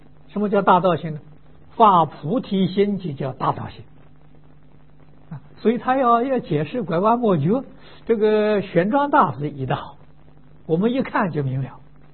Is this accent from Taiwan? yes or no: no; China; 我们中国人翻译把它翻成菩萨，啊，中国人喜欢简单